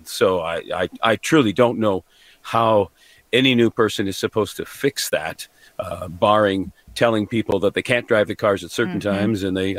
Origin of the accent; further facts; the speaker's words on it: Ancaster, Ontario, Canada; And my wife and I both grew up in her in Mount Hope. I grew up in Ancaster, sort of outside of Hamilton. So we grew up in smaller communities.